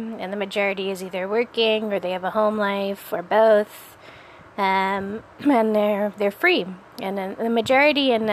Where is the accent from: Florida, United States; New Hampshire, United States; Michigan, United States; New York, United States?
New York, United States; New York City; And I grew up in the Jewish temple. I grew up in Rodev Shalom, again, which means the Pursuers of Peace. That's on 83rd and Central Park West in New York City.